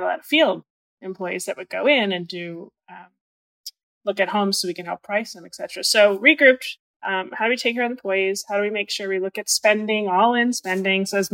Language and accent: English; Northeast, United States; I'm from the Northeast. I have to say, I like a good cup of coffee.